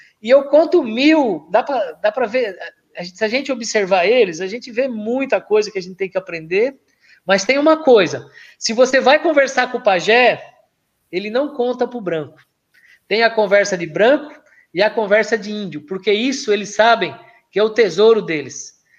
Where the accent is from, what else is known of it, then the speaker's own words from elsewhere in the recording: Italy; Eu falo muito com a mão que eu sou italiano